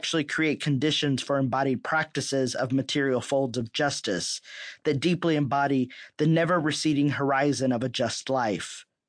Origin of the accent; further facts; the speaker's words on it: Texas, United States; a term I heard frequently growing up in Texas.